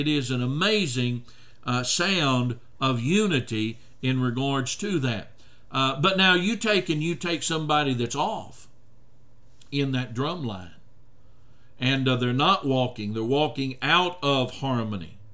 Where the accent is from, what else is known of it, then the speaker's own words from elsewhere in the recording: Oklahoma, United States; Growing up in Oklahoma, I learned to appreciate, Sister Woodall, that Native American drumming with regards to that.